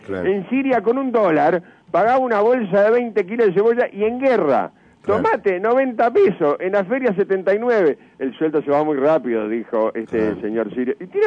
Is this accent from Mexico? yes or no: no; Uruguay; Los discriminadores que somos los uruguayos.